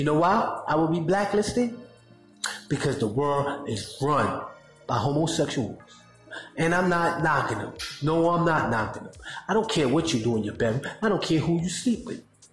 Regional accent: New York, United States; I'm from New York.

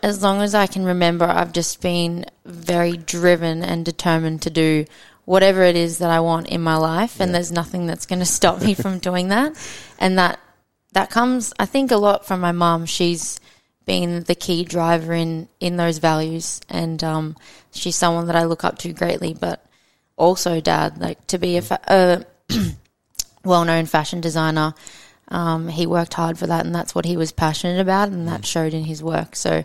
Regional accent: Brisbane, Queensland, Australia; I grew up in Brisbane, Brizzy girl originally, so been all over Brizzy growing up. Went to school at Somerville House in South Bank and primary school at New Farm State School. So yeah, and then I moved to the Gold Coast for university in 2015.

